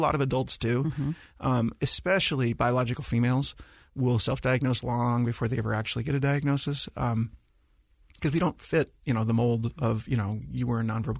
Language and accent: English; Kodiak, Alaska, United States; if other people from this island knew it, I was from Kodiak.